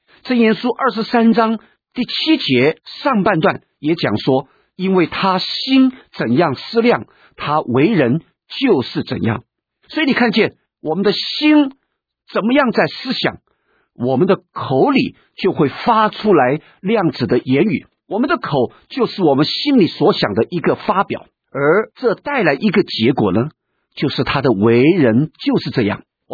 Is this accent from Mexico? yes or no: no; China; 特别是我们中国人。 我们中国人成长在一个文化的里面